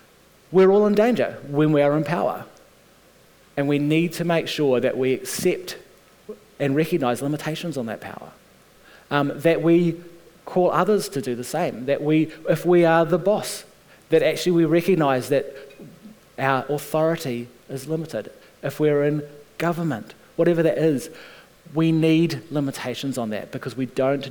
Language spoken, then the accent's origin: English; Las Vegas, Nevada, United States; God is at work in Vegas, but it's still Vegas. And we are still from Vegas. And we have absorbed the culture.